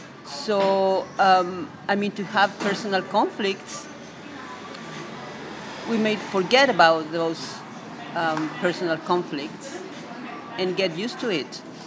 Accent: Mexico City, Mexico; Well, I'm from Mexico City

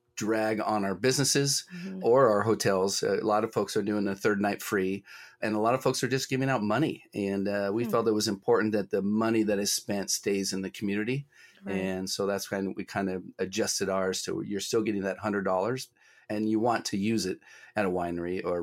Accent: Santa Barbara, California, United States; now in Buellton, United States; I grew up in Santa Barbara. I'm not going to pretend to live in Santa Barbara, and we came up 8 years ago

